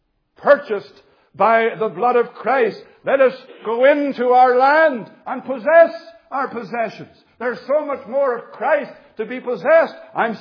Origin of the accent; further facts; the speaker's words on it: Canada; now in United Kingdom; I know there's a famine in my homeland of Canada, although this is my home now. I'm a British citizen now.